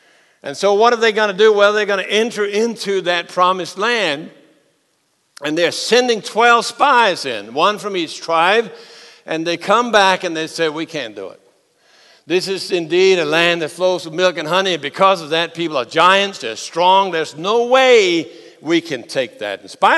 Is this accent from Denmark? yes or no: yes; Denmark; As Søren Kierkegaard, the philosopher from my home country, said